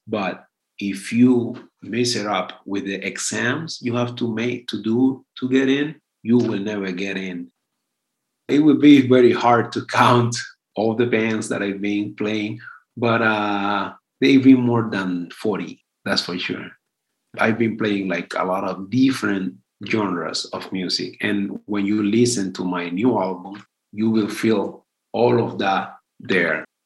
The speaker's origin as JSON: {"language": "English", "country": "Cuba", "moved": "as an adult", "lives_now": "United States", "said": "So I was born in October 1987. So I came to the United States in February 6, 2019. So it's been 3 years. I left Cuba because I didn't like the way that was going, especially with economics."}